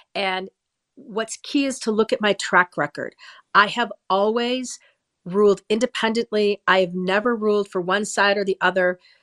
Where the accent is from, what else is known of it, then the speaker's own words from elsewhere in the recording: Wisconsin, United States; So my credentials start with I was born and raised in Wisconsin